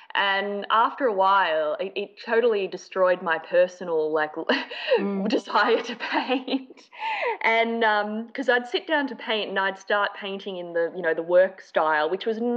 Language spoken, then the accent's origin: English; Melbourne, Victoria, Australia; I grew up in the outer suburbs of Melbourne, which is pretty uncool.